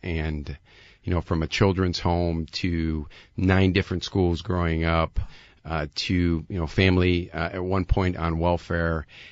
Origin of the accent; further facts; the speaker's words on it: Detroit, Michigan, United States; I'm still from Detroit.